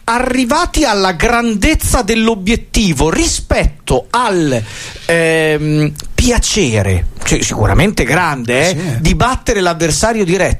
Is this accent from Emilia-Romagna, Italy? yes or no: yes; Bologna, Emilia-Romagna, Italy; allora io ad esempio sono un bolognese che non sento praticamente alcuna rivalità col Modena.